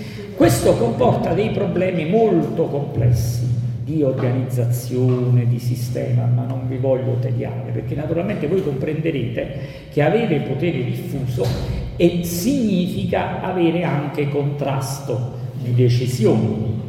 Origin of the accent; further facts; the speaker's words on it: Naples, Campania, Italy; Mo, giorni siamo napoletano, quindi già lo diciamo, no?